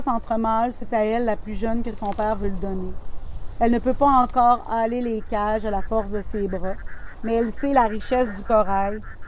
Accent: Baie-Comeau, Quebec, Canada; Mon corps a été lâché sur les rives de granit de la Côte-Nord à presque 12 ans. Parenthèse, je suis originaire de Baie-Comeau.

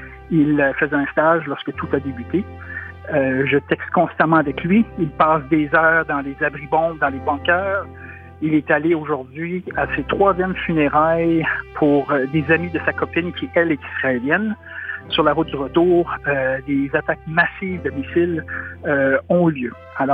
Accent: Quebec, Canada; Je suis d'origine de Québec.

